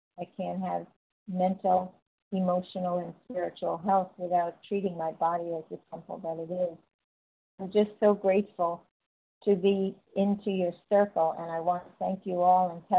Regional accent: Florida, United States; Did I say I was from Florida?

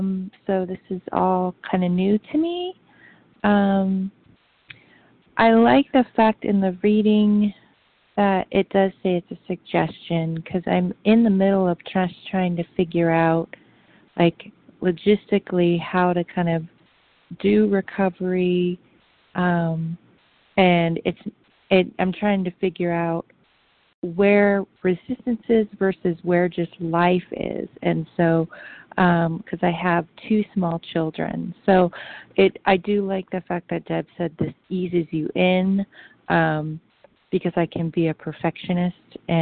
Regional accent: California, United States; I'm from California.

